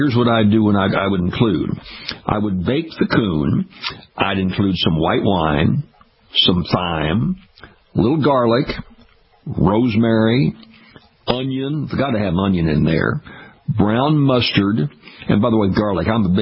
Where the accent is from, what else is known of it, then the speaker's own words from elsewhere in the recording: Ferriday, Louisiana, United States; I'm one of the lesser knowns from Faraday. But I was living up